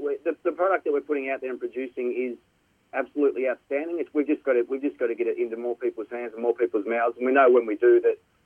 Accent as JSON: {"language": "English", "town": "Launceston", "region": "Tasmania", "country": "Australia", "tie": "born or raised there", "said": "So as a young boy growing up in Launceston, all I wanted to do was be good enough to play a test match for Australia"}